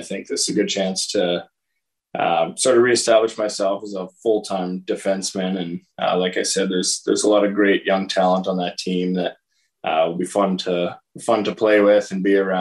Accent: Edmonton, Alberta, Canada; I'm from Edmonton around there.

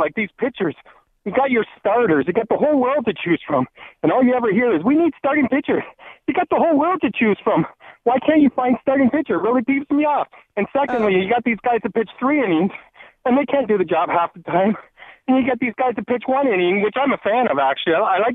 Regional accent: St. Catharines, Ontario, Canada; Starting this Saturday for 3 weeks in my hometown of St. Catharines

